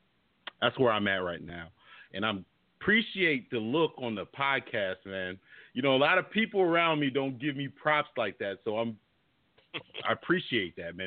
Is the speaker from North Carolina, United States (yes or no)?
no; Florida, United States; I was born and raised in Florida. I'm a Florida boy through and through.